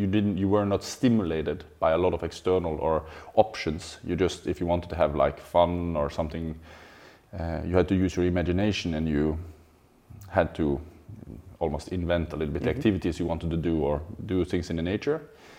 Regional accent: Vestland, Norway; I grew up in a farm a couple of hours away from Bergen, in the country. It's where we have one of the biggest suspension bridge

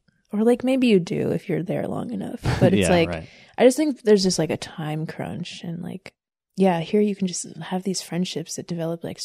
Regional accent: Iowa City, Iowa, United States; So Iowa City is my hometown.

